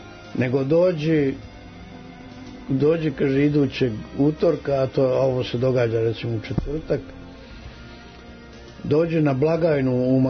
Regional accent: Užice, Šumadija and Western Serbia, Serbia; Ja sam došao iz Užica sa gomilom pesama napisanih u to vreme.

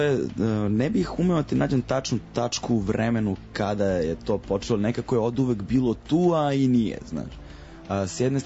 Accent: Belgrade, Serbia; Potpuno sam ono beogradsko dete, što se kaže. Rođen sam u Beogradu i odrastao u Beogradu i taba na mojim ulicama, evo, punih 29 godina.

